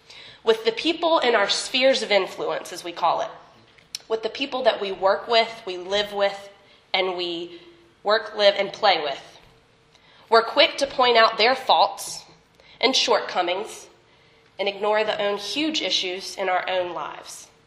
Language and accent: English; South Carolina, United States; Growing up in South Carolina, I have to admit